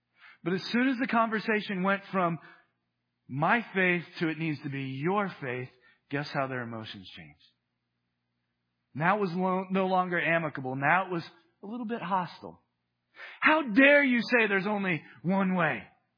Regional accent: Midwest, United States; moved away as an adult; now in Los Angeles, United States; Remember, as a Midwesterner getting ready to move to Los Angeles, I'd heard stories about Los Angelinos.

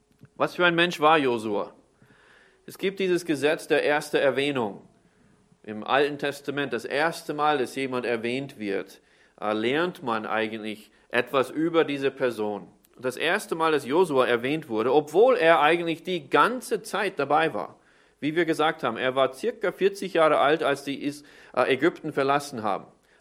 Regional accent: Vienna, Austria; born there; German is a second language; Also ich bin in Wien zwar geboren, aber ich bin jetzt vom Staatsbürgerschaft kein Österreicher.

